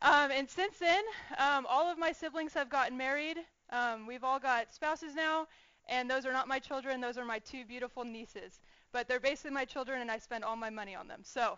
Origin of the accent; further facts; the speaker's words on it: California, United States; You can kind of see the pictures, but I grew up in California. I played basketball my whole life.